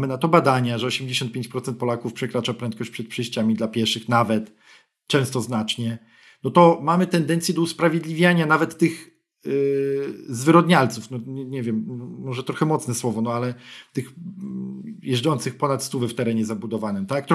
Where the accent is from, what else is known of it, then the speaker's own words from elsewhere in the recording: Pabianice, Łódź Voivodeship, Poland; Podam przykład z Pabianic, mojego rodzinnego miasta